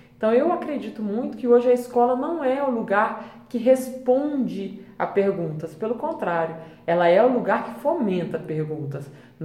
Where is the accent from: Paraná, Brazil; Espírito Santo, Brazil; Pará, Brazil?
Espírito Santo, Brazil; Serra; Então eu cresci muito em Central Carapina